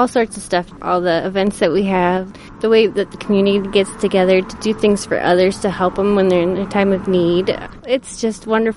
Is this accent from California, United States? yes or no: no; Nevada, United States; I'm originally from Nevada, but my husband and I, we've been back in Nevada for about 6 years, and we love it here.